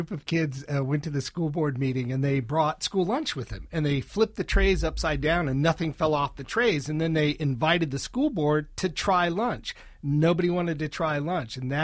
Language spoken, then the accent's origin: English; New Orleans, Louisiana, United States; So I grew up in New Orleans. I grew up in a city that names its highways after chefs, you know?